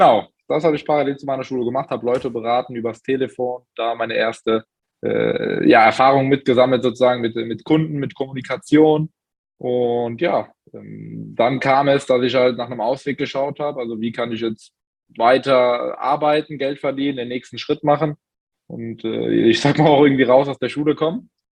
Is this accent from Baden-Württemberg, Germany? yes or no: yes; Mannheim, Baden-Württemberg, Germany; now in Frankfurt am Main, Germany; wie Ruslan bereits gesagt hatte. Ich bin 21 Jahre alt, wohne in Frankfurt am Main, bin ursprünglich aus Mannheim